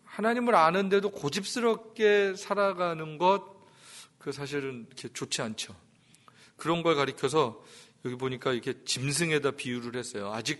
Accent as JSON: {"language": "Korean", "country": "South Korea", "said": "저도 남자고 한국 사람이고 고집스럽고"}